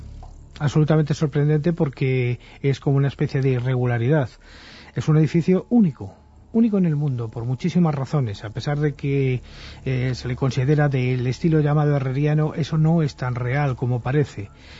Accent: El Escorial, Community of Madrid, Spain; yo soy oriundo del Escorial, soy escorialense. Entonces me he criado en el mismo monasterio

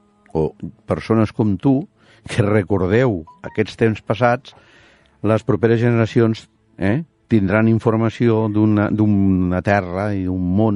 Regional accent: Narbonne, Occitania, France; Jordi, ja saps que nosaltres som narbonesos, de Narbona.

